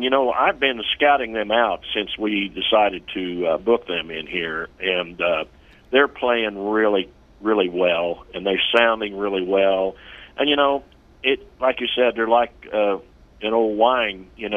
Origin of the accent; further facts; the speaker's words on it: Kansas, United States; now in Independence, United States; I'm from Kansas, of course, but I moved here in 1979